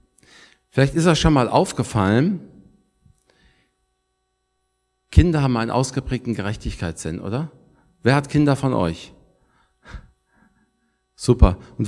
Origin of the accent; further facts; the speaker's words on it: Frankfurt, Hesse, Germany; Und wir kommen aus Frankfurt